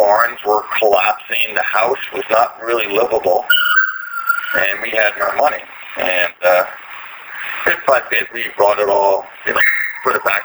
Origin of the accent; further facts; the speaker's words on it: New York City, New York, United States; now in Hopefield, Canada; and I grew up in New York City, and I didn't know anything about farming. So Carla and I moved to his farm in Hopefield, PEI.